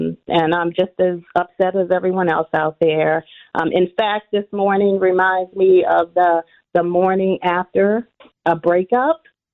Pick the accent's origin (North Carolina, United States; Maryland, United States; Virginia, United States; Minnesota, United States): Maryland, United States; Baltimore; now in Severn, United States; yes, I do live in Severn, but I was born and raised in Baltimore.